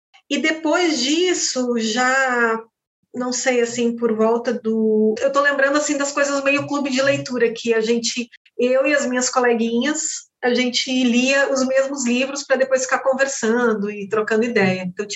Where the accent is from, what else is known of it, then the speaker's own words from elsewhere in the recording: Três Passos, Rio Grande do Sul, Brazil; E eu venho de uma cidade muito pequena, que se chama Três Passos. Eu nasci em Tenente Portela, mas me criei em Três Passos. É uma do lado da outra. todas ali na fronteira da Argentina, né?